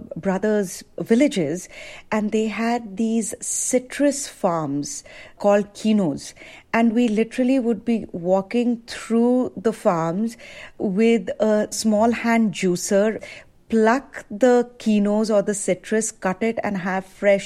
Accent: India; moved away as an adult; now in United States; So my thinking, when I came from India, I came to the CIA to do baking and pastry arts.

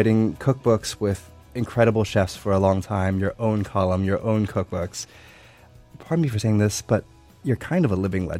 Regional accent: New Jersey, United States; So, you know, and I think I grew up in New Jersey.

